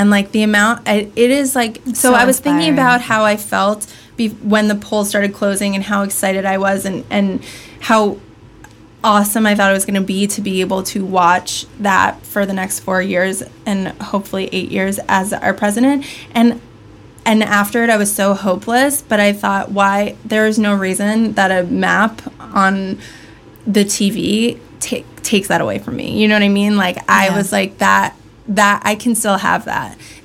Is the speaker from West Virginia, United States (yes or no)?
no; New York, United States; Because I grew up in New York